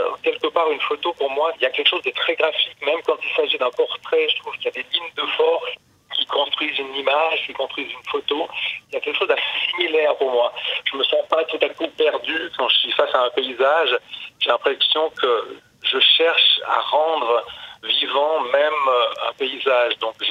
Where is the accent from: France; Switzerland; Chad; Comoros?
Switzerland; Valais; Moi, je viens de la région du Valais. Oui. Donc, moi, je viens où le Rhône prend sa source.